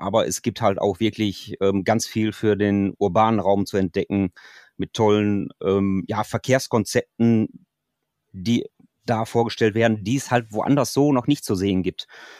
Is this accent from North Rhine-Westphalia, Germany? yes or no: yes; North Rhine-Westphalia, Germany; ich komme aus dem Ruhrgebiet